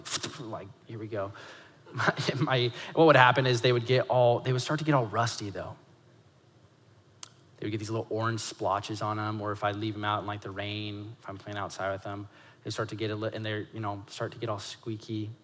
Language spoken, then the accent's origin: English; United States; especially growing up in America, because we have this mentality in America that there's no free lunch, right?